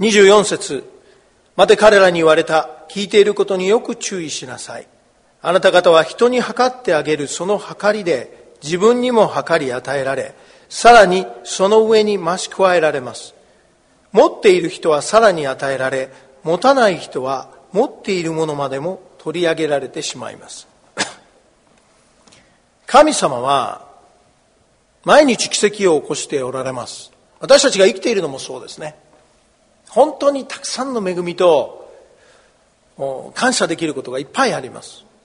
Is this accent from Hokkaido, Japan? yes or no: yes; Asahikawa, Hokkaido, Japan; 私は旭川の出身ですから、北海道の、これくらいの雪は何ともないですね。